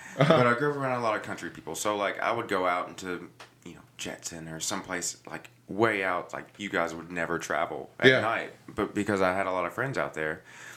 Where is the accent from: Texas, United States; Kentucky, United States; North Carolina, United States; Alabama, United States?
Kentucky, United States; Morgantown; I'm like, I'm from Morgantown, Kentucky. They're like, where are you originally from?